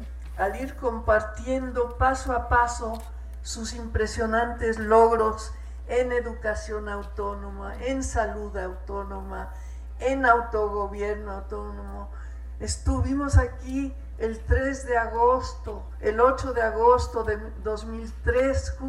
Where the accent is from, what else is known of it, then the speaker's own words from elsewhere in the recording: Mexico; Yo, como mexicana, en mi escuela oficial nunca me hablaron de estos pueblos mayas